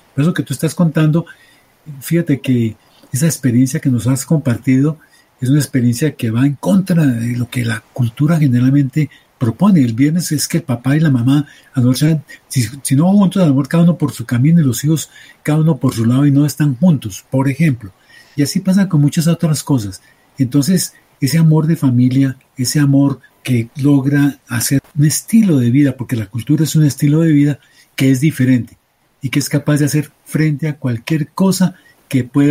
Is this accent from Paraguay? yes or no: no; Colombia; Y somos los latinoamericanos, los colombianos, somos de celebración, somos de fiesta.